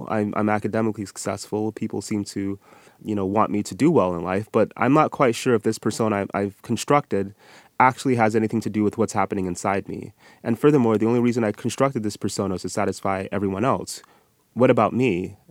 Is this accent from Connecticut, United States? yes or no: no; Utah, United States; born or raised there